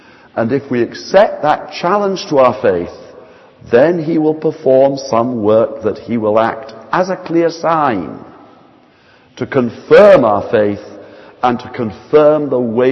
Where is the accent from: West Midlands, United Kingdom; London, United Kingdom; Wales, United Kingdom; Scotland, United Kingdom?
Scotland, United Kingdom; Arbroath; When I was in my teens growing up in Arbroath, a large group of young people attended the town mission there on a Saturday night for the tea meeting.